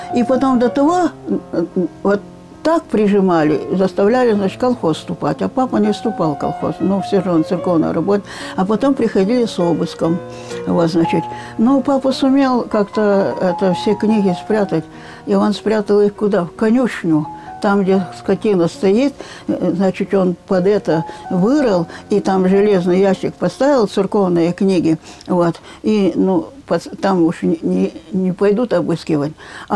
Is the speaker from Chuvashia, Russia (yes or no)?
yes; Chuvashia, Russia; born there; Я родилась в Чувашии в 1932 году.